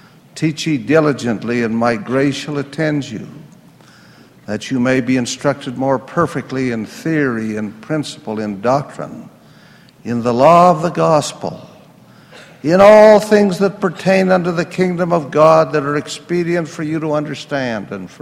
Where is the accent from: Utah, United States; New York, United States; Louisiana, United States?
Utah, United States; born or raised there